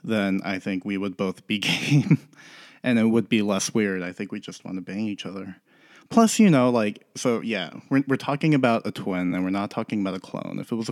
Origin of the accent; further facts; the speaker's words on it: East Coast, United States; because I grew up on the East Coast where it's really cold, and kind of along there, you know, big, thick, hearty soups were the way to go.